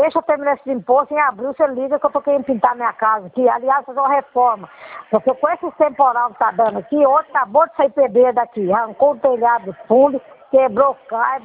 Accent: Minas Gerais, Brazil; also born or lived in São Paulo; now in Volta Redonda, Brazil; Não, eu sou de Minas, mas eu morei em São Paulo muitos anos, morei na capital.

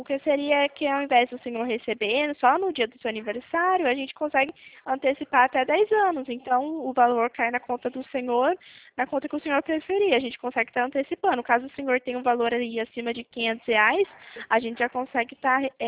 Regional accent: Presidente Prudente, São Paulo, Brazil; Eu sou aqui de Presidente Prudente, interior de São Paulo

